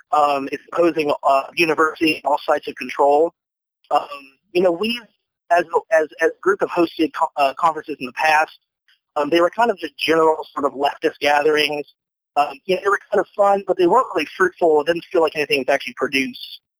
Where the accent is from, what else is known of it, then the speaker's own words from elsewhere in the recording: West Virginia, United States; I'm from West Virginia.